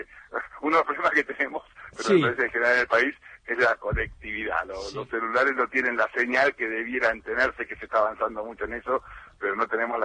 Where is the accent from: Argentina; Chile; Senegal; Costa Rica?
Argentina